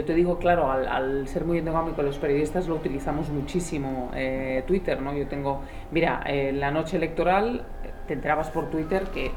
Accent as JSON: {"language": "Spanish", "town": "Barcelona", "region": "Catalonia", "country": "Spain", "said": "Yo soy de Barcelona y la casa la tengo cerca donde se produjeron los atentados"}